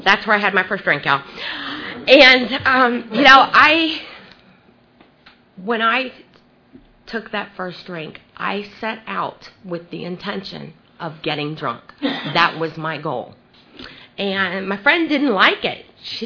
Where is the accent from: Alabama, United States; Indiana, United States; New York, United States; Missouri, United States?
Indiana, United States; born there; also born or lived in Georgia / Chicago / New Jersey; So I was born in Indiana. From Indiana, we moved to Georgia. From Georgia, we moved to Chicago. From Chicago, we moved to Georgia. From Georgia, we moved to New Jersey. And from Jersey, we moved to Georgia.